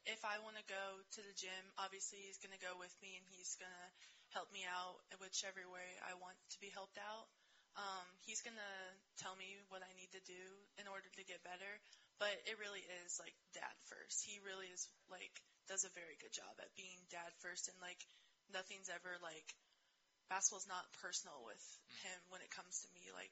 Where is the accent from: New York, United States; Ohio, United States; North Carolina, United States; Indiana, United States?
Indiana, United States; Terre Haute; So I came straight from Indy to down to Evansville. So I only go home to Terre Haute on breaks.